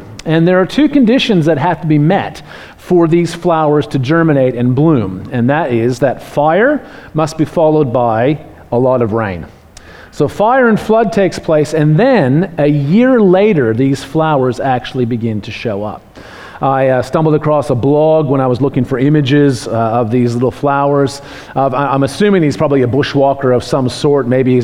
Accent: Canada; now in Australia; And I recognize that I'm from Canada, maybe that's why I find it so fascinating

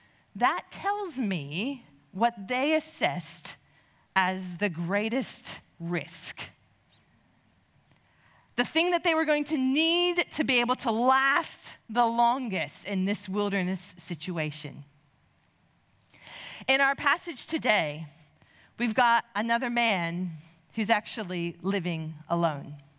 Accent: United States; now in Australia; I grew up in the U.S. You can probably tell by my accent.

